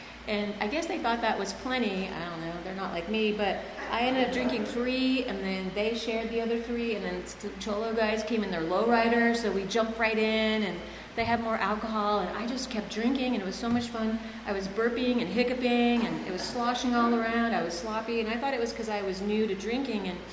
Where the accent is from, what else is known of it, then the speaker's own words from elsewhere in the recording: Lancaster, California, United States; And I grew up in Lancaster, and that was my first resentment. Mexican-American family, and they were in Orange County